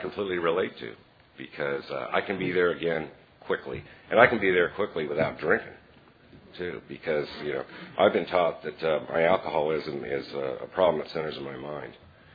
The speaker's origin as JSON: {"language": "English", "town": "Columbus", "region": "Ohio", "country": "United States", "said": "I'm an alcoholic from Columbus, Ohio, and there's a group of us out here. Columbus. Not that far from Akron."}